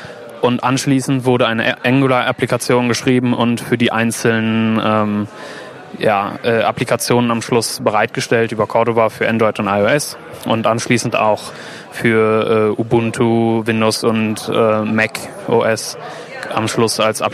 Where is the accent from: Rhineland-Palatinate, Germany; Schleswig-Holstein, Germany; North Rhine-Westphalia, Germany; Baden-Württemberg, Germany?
North Rhine-Westphalia, Germany; Cologne; Ich komme aus Köln